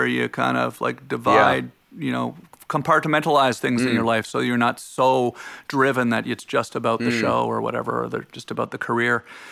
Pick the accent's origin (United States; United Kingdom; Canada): Canada; Growing up in Canada